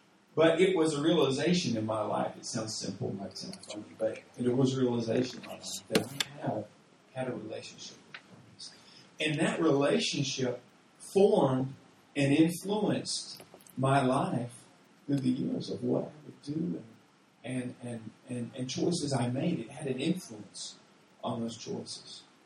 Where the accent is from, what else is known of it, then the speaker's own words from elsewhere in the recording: Texas, United States; I'm from Texas, and so in Texas, you go into a steakhouse and you're going to order a steak.